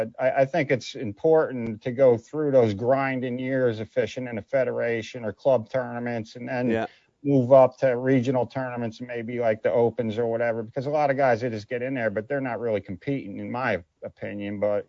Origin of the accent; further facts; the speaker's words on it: Northeast, United States; people were saying because I'm from the Northeast, I never fished a place in my life, dude.